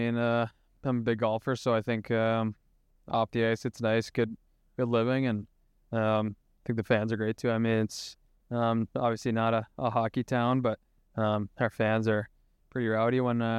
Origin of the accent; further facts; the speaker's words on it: Boston, Massachusetts, United States; obviously I'll never not love Boston, you know, my hometown